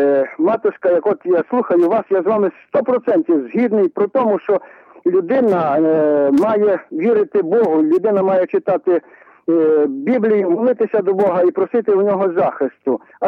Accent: Volyn Oblast, Ukraine; але ж я з Волині

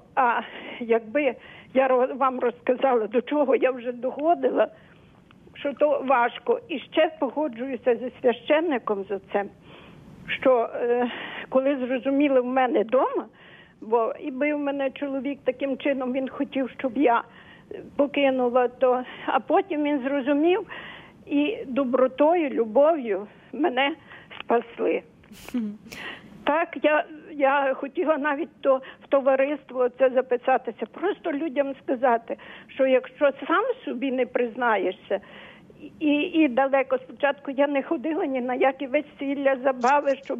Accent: Lviv, Lviv Oblast, Ukraine; Зараз я заспокоюся. Я з Львова.

